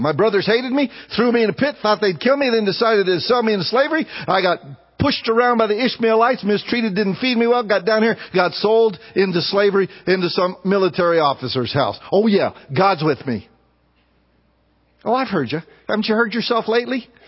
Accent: United States; I'm American.

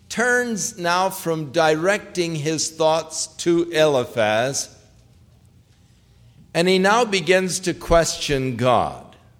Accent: Ventura, California, United States; When I was a young boy, I grew up in Ventura. We didn't live but a few blocks from the beach.

